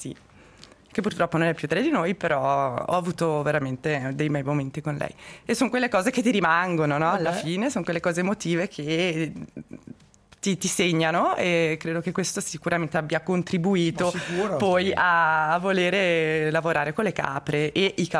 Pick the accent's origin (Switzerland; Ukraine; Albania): Switzerland; Santa Maria, Grisons; first language German; Italian is a second language; Beh, io sono cresciuta a Santa Maria.